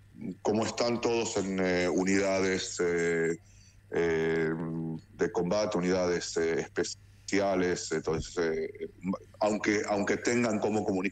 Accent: Buenos Aires, Argentina; moved away as an adult; also born or lived in Mendoza / Bahía Blanca; now in Israel; Yo originariamente de Buenos Aires, uh-huh. Viví también en Mendoza, en Bahía Blanca.

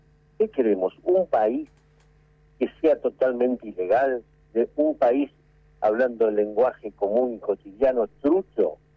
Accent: Lomas de Zamora, Buenos Aires Province, Argentina; yo soy de Loma de Zamora, yo vi cómo creció la salada.

